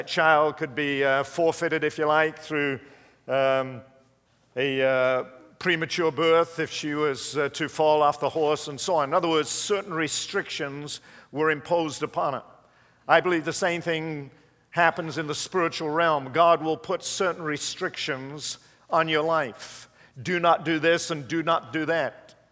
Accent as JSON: {"language": "English", "region": "England", "country": "United Kingdom", "tie": "born or raised there", "said": "I was raised in England."}